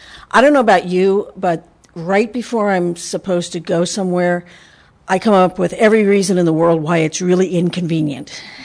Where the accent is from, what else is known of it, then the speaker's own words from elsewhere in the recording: Atchison, Kansas, United States; But I grew up in Kansas, a little town called Atchison, Kansas, about 10,000 people, and my family was I like to call it eccentric.